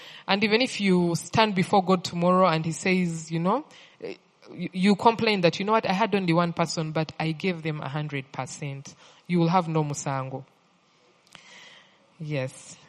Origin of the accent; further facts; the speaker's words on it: Western Region, Uganda; well, I grew up in the West. That's where I went to school. And then I came to Kampala later in life.